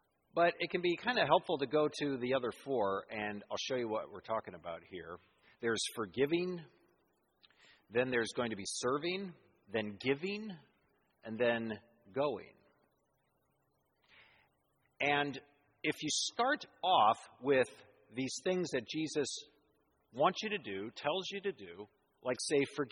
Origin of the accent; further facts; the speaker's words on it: Santa Fe, New Mexico, United States; I grew up in Santa Fe, New Mexico, so. There was all kinds of arroyos, deep arroyos, but then there was like big hills